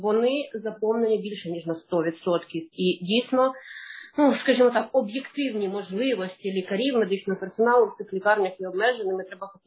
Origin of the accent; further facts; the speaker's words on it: Kyiv, Ukraine; ну я киянка, і я користуюсь громадським транспортом